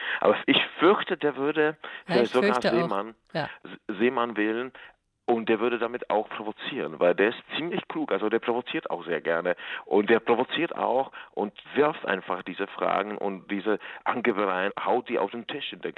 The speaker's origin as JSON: {"language": "German", "region": "East Bohemia", "country": "Czechia", "said": "morgen fahre ich eben von Linz eben in meine Heimat nach Ostböhmen, in die Gegend heißt Český Raj, das böhmische Paradies"}